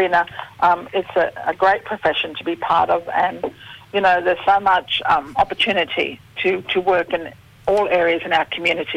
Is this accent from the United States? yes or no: no; Palm Island, Queensland, Australia; now in Adelaide, Australia; from Boogman country on Palm Island, North Queensland.